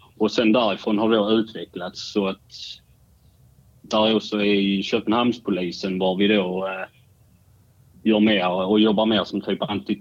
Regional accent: Sweden; jag är född och uppvuxen i Sverige men av danska föräldrar, så jag är dansk och jag bor utanför Helsingborg idag, som ni antagligen kan höra på min dialekt.

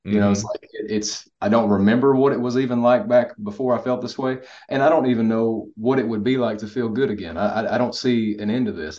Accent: Kentucky, United States; You're from East Tennessee, I'm from Kentucky.

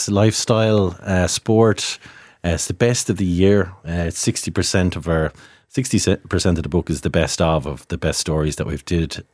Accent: Waterford, Munster, Ireland; also born or lived in Dublin; I moved from Dublin thinking I'd get a job in Waterford, where I used to kind of grow up, so...

